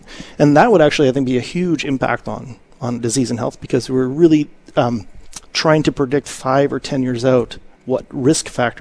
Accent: Ontario, Canada; now in Grand Rapids, United States; I'm from Southern Ontario. So we couldn't be further apart

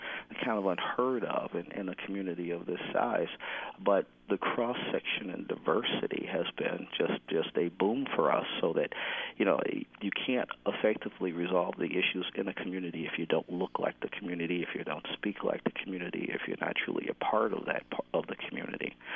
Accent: Chicago, Illinois, United States; Look, I'm from Chicago, and people used to shoot at us all the time as police officers.

